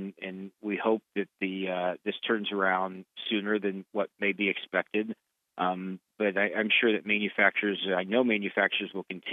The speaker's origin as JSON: {"language": "English", "town": "Decatur", "region": "Illinois", "country": "United States", "tie": "born or raised there", "said": "the Caterpillar 797F large mining truck, actually made in my hometown of Decatur."}